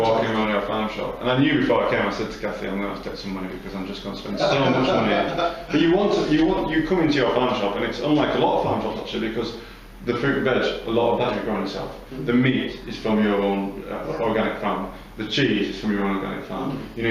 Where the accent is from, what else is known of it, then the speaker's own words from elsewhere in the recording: Yorkshire and the Humber, United Kingdom; You know, so I'm a Yorkshireman, so it's very difficult.